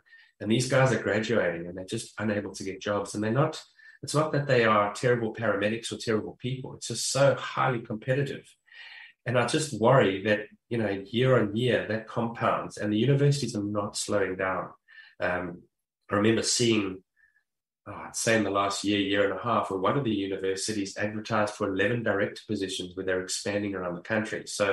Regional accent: South Africa; I'm from South Africa

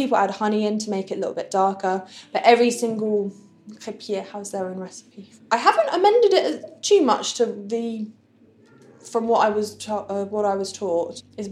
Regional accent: Occitania, France; In very near Toulouse.

